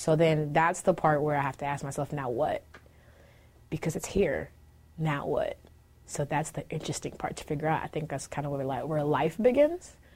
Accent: Nairobi, Kenya; now in United States; Second home to me, obviously, because I was born and raised in Nairobi, Kenya.

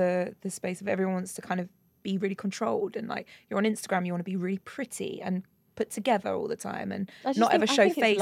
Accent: London, United Kingdom; I grew up in West London in Ladbroke Grove

